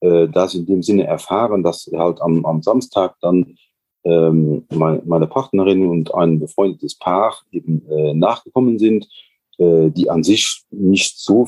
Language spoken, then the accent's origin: German; Luxembourg; das ist so ein Profil, wie wir das bei uns in Luxemburg halt auch kennen.